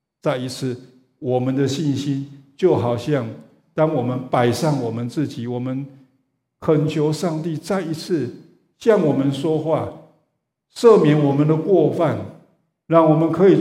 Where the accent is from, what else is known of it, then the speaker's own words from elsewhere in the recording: Taiwan; now in United States; 像我们本来就不是在美国长大的人，我们从亚洲的国家，从不同的地方，全世界各地移民来美国的，我想初期甚至过了五年十年，我们还是会想念家乡，特别是饮食吃的东西。所以我们每次回去台湾